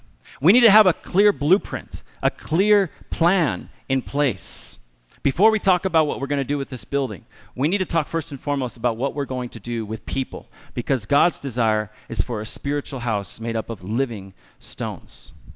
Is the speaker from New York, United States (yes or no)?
no; California, United States; now in Austria; I was amazed when I moved to Austria. I'm from California.